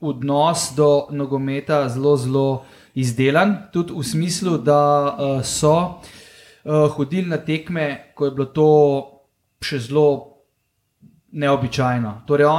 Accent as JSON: {"language": "Slovenian", "region": "Ljubljana", "country": "Slovenia", "said": "Zato, ker sem bil pač mulc, zato, ker smo bili iz Ljubljane"}